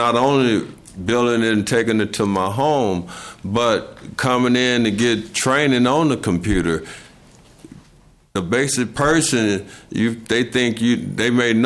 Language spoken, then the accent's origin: English; Eagan, Minnesota, United States; retired type. I'm from Eagan, Minnesota.